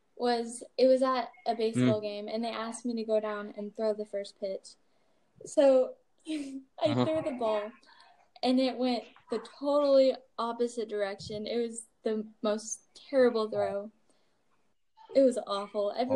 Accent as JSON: {"language": "English", "country": "United States", "said": "from the US. Yeah."}